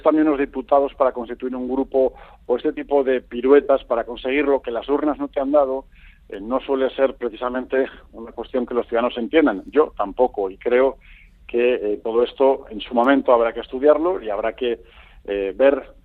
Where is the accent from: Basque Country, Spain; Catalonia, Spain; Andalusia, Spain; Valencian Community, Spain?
Basque Country, Spain; por ejemplo, en mi tierra, en Álava